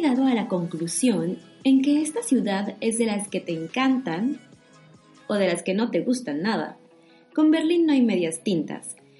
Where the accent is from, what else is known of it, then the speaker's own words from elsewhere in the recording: Mexico; now in Germany; una mexicana viviendo en Alemania